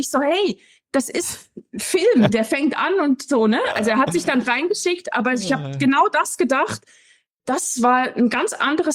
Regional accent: East Germany, Germany; ich bin in DDR aufgewachsen, mit 12 war die Wende, also 89.

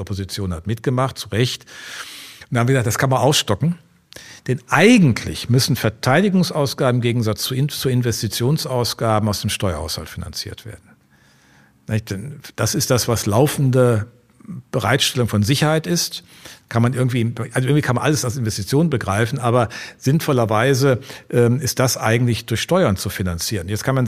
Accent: Rhineland, Germany; weil ich bin ja Rheinländer

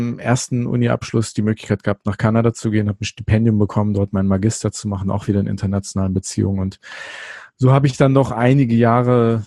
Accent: Burgwedel, Lower Saxony, Germany; Ich bin in Burgwedel bei Hannover aufgewachsen.

